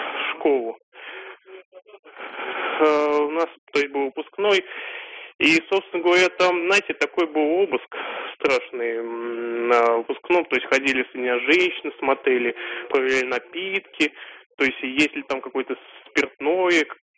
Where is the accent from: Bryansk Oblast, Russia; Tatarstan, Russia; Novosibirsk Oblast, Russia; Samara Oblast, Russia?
Samara Oblast, Russia; Samara; Здравствуйте, я из Самары